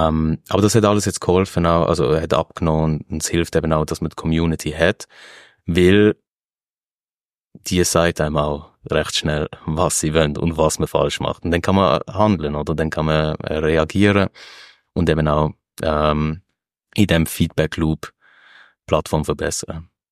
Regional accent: Basel, Basel-Stadt, Switzerland; Als Basler, das darf ich nicht zu laut sagen. Ich liebe auch Basel.

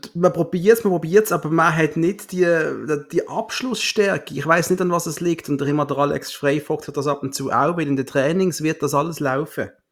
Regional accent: Basel, Basel-Stadt, Switzerland; Wir sind Basler.

